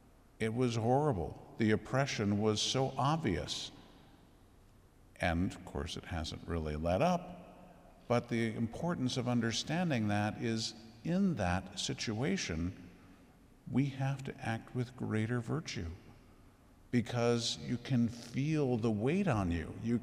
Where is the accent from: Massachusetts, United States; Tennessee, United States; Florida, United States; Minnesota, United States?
Minnesota, United States; which I know we're from Minnesota, so we whine and complain about everything